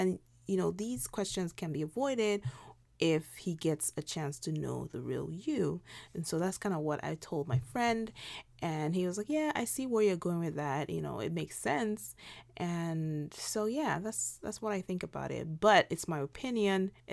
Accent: Nigeria; growing up in Nigeria, that was a lot of people around me had that perception about these things.

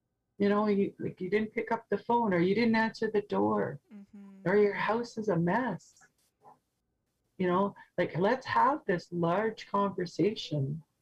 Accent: Flin Flon, Manitoba, Canada; born there; Like I'd always known I was born in Flin Flon. Every northern girl is born in Flin Flon, right?

